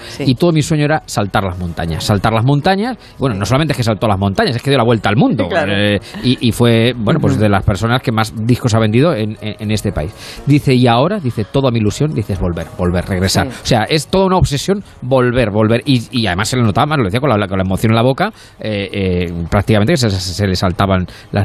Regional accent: Ciudad Real, Castilla-La Mancha, Spain; soy de la capital, Leja, Ciudad Real, pero mi pueblo, Fernán Caballero, está a 15 kilómetros

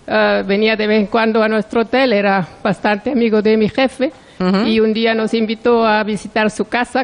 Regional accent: Switzerland; now in Spain; Soy de Suiza.

